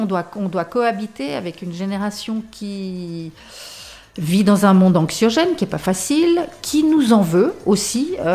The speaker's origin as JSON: {"language": "French", "country": "Switzerland", "said": "Et chez nous, en Suisse, je ne sais pas"}